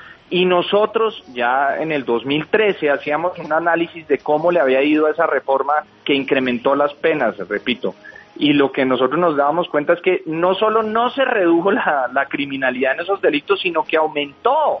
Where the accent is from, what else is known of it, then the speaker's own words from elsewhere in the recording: Colombia; todos como colombianos